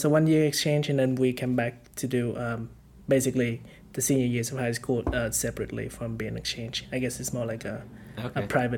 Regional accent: Vietnam; now in Munich, Germany; And I'm from Vietnam and I'm currently living in Munich, Germany.

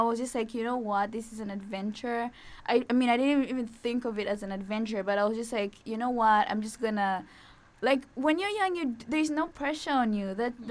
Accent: Zambia; I'm from Zambia, right? So I always tell people, like, I've lived on like three continents so far. Like, I've lived in Africa, I've lived in Asia, and I've lived in Europe.

